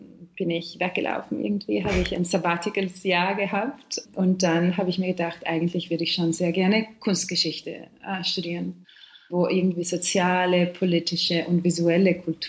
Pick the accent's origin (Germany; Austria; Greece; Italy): Italy; Calabria; Also, ich komme aus Süditalien.